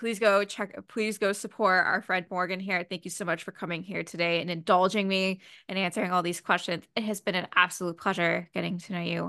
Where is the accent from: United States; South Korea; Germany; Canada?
Canada; even though I'm not American, I'm Canadian, and we would still have it.